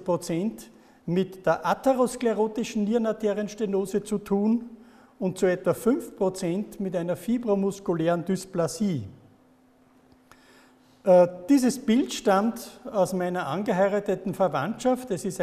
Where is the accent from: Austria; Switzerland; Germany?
Austria; Wels, Upper Austria; wir kommen beide aus Wels in Oberösterreich